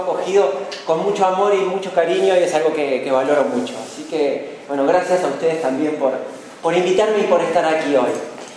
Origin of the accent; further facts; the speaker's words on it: Castelar, Buenos Aires Province, Argentina; yo me crié con mi familia, con ella en su casa cuando era pequeño, allá en el Castelar en Buenos Aires.